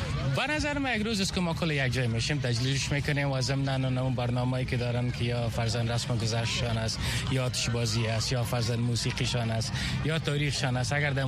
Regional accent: Afghanistan; من از افغانستان هستم، پشت سرم از افغانستان است و بالاخره افغانستان از ما است

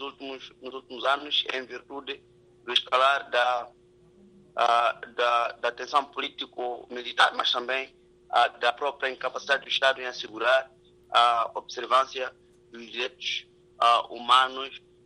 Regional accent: Mozambique

